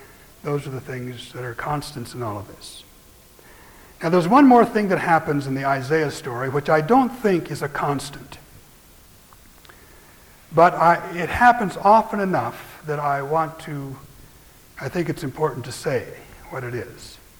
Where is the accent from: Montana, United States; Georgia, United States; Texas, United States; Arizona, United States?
Montana, United States; Kalispell; I grew up in Kalispell, 10 miles south of Whitefish.